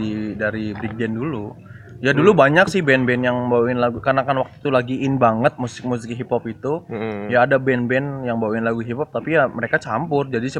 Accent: Cirebon, West Java, Indonesia; mungkin karena kita dari kota Cirebon yang identik Cirebon itu dengan udang

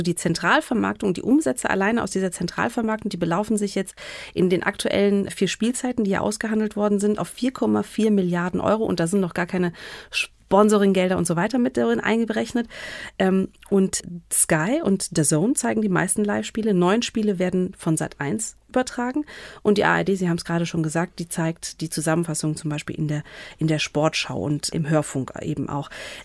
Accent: Cologne, North Rhine-Westphalia, Germany; Ich bin doch auch Kölnerin.

